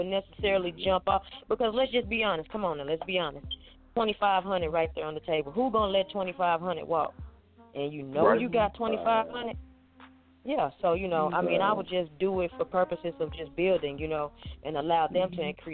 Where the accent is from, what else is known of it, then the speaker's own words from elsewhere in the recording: the South, United States; I'm an 80s baby, so I mean, you know, I capped it off around 99. I have a lot of artists. I'm from the South